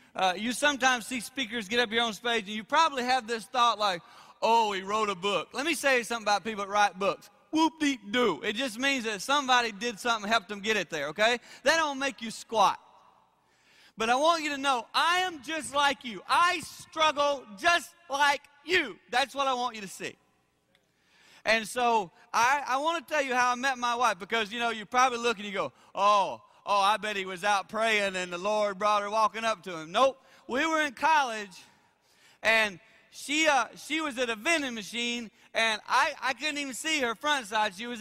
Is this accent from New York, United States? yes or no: no; South Carolina, United States; I grew up in South Carolina.